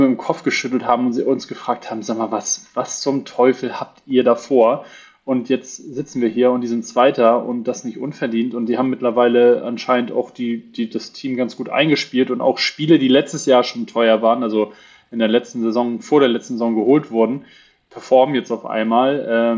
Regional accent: Hamburg, Germany; als Hamburger

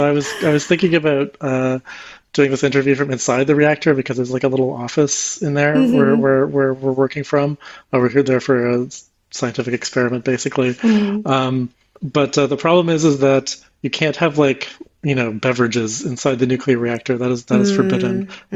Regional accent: Canada; also born or lived in United Kingdom / Germany; now in Switzerland; I am from Canada originally. I finished my PhD in materials chemistry in 2015, I guess. And then since then, I have been living in Europe

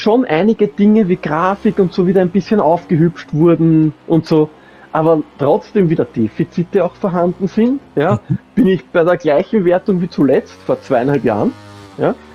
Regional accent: Austria; Stört mich als Österreicher nicht, ja?

